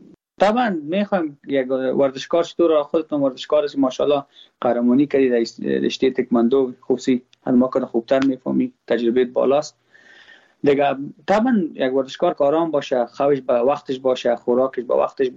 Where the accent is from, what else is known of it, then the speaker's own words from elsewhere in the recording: Afghanistan; ما افغان هستم.